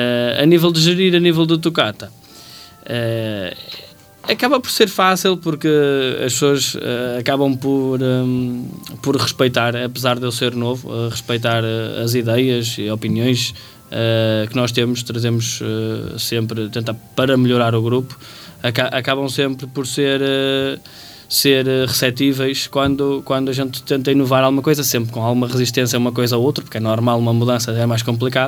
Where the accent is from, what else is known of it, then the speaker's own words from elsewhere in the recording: Cristelo, Portugal; sou natural de Cristelo, nasci lá e resido atualmente lá até.